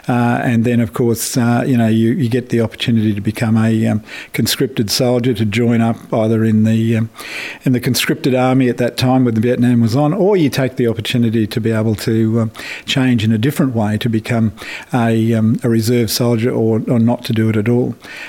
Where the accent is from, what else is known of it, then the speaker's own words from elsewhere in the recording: Nambour, Queensland, Australia; my start to life was actually in Nambour on Kabi Kabi country, and I had the great privilege of being brought up with Aboriginal neighbours and also our South Sea Island friends and families like Egmises, Baikwars, Foresters.